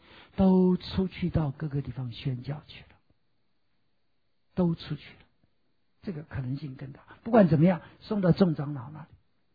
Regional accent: China; 也许我们从中国来，刚刚信主不久

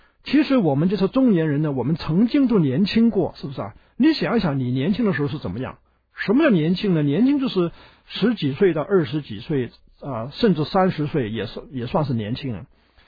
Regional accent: China; 这点呢，对我们中国人来说呢，难度比较高啊。

